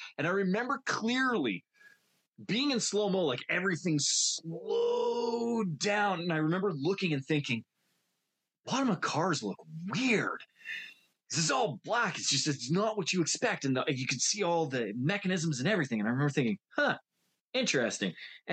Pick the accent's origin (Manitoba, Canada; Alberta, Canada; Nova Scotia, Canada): Alberta, Canada; But I'm from Alberta. Snow don't scare me none.